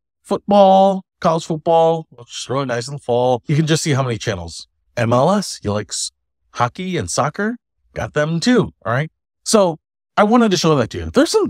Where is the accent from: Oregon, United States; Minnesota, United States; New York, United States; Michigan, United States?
Michigan, United States; Detroit; But I'm obviously from Detroit. So look, there's ABC Detroit, WXYZ.